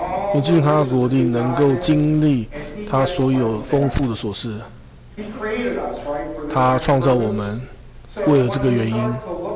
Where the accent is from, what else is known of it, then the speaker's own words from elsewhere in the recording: China; 我们从中国来的